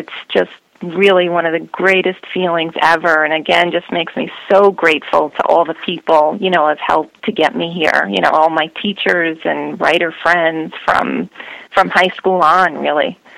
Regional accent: New York, United States; I grew up in New York, but my grandfather lived in northeastern Pennsylvania

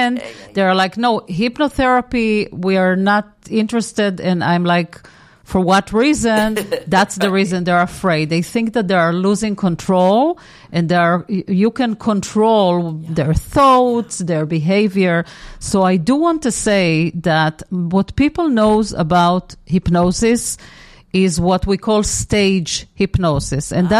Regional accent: Israel; It's also the environment that I was raised in Israel

